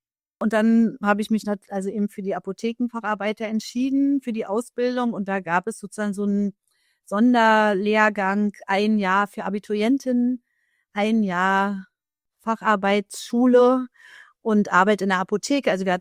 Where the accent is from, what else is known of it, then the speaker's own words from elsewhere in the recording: Berlin, Germany; Ich bin in Oberschöneweide in Berlin groß geworden.